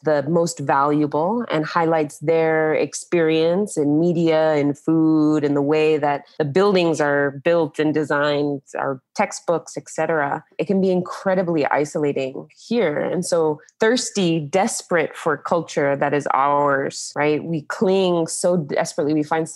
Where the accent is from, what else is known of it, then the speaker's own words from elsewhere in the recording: United States; as I grew up in the United States. And so I have found my way back to my voice in a nice way over the years.